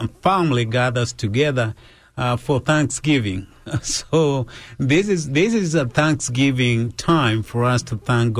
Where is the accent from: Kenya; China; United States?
Kenya; born there; moved away; I was born in Kenya, and I came here about 30 years ago.